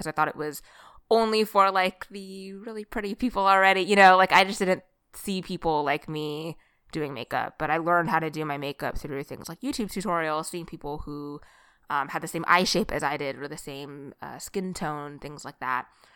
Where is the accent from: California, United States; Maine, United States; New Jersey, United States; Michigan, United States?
California, United States; Sacramento; I'm from Sacramento, so the Kings are my home team. I had a Kings poster up in my room.